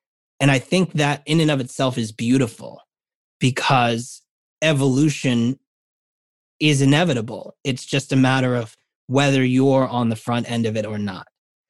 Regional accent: New York, United States; this incredible cast of humanity that as a New Yorker, I am confronted with every day.

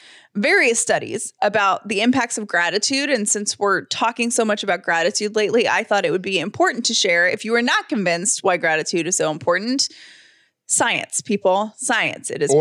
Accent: Atlanta, Georgia, United States; when I grew up in Atlanta and we all hung out at West Paces.

